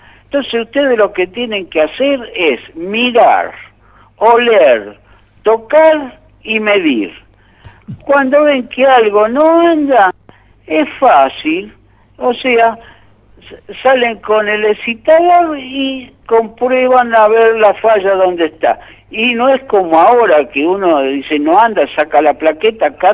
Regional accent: Tucumán, Argentina; moved away; Entonces, ¿qué pasaba? Cuando me fui de Tucumán a Buenos Aires

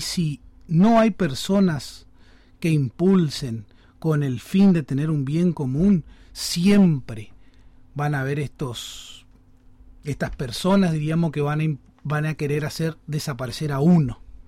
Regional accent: Paso de los Libres, Corrientes, Argentina; acá hay algo como ciudadano argentino

